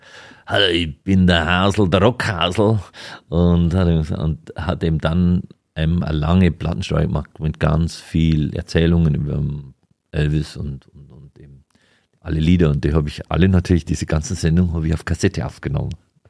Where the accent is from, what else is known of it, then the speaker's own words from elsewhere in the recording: Weiden, Bavaria, Germany; Ich bin in Weiden groß geworden und da habe ich schon immer meine Liebe zur Musik entdeckt.